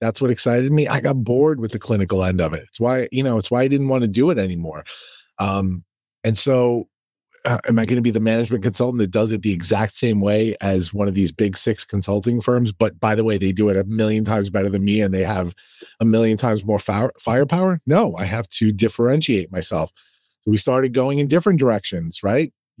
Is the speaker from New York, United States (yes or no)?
yes; New York, United States; Yeah, I'm a New Yorker. So it is my God-given right to be an asshole too.